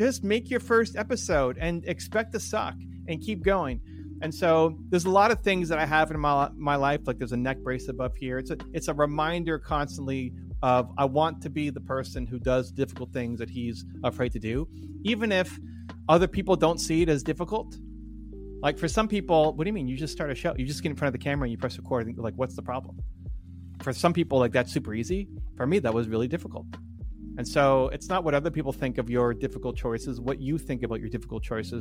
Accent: Canada; I'm Canadian, and so I see both sides of everything, and I always hedge everything.

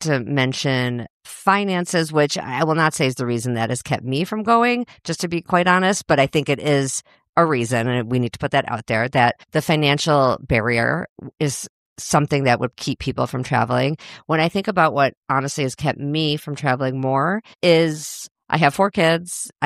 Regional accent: Chicago, Illinois, United States; moved away as an adult; now in Minnesota, United States; We moved to Minnesota right around then. My husband, Brian, is from here. So this is not my hometown. My hometown is Chicago.

